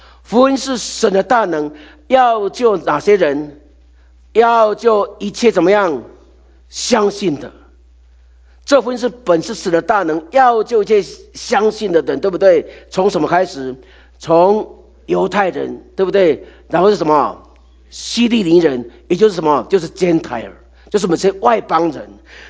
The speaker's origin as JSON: {"language": "Chinese", "country": "China", "said": "这不是像我们中国人说的什么盘古开天"}